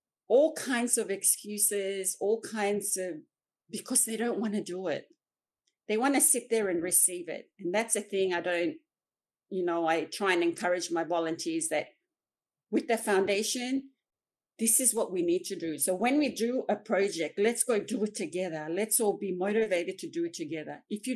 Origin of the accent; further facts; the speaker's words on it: Kerema, Gulf Province, Papua New Guinea; Oh, because I come from Kerama, from the Gulf province